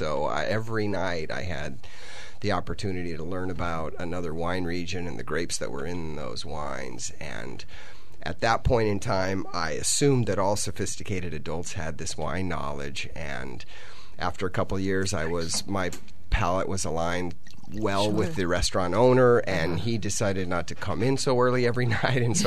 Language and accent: English; Seattle, Washington, United States; also born or lived in Midwest, United States; My parents moved all over throughout We started in Seattle, moved throughout the Midwest, and ended up back on the West Coast. But I started school in Seattle, Washington